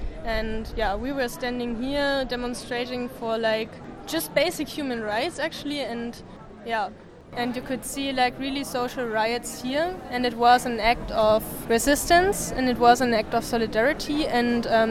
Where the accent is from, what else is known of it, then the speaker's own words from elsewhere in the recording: Leipzig, Saxony, Germany; I'm from Leipzig.